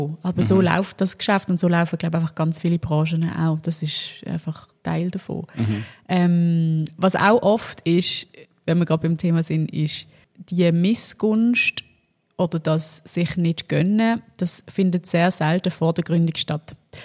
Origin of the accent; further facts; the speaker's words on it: Basel, Basel-Stadt, Switzerland; Es gibt ein Projekt, das ist in meiner Heimatstadt in Basel.